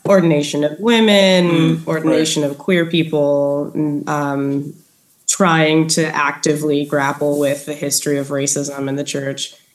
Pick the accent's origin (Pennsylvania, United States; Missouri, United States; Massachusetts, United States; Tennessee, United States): Pennsylvania, United States; Bethlehem; So growing up Moravian was something that not a whole lot of people outside of Bethlehem were familiar with.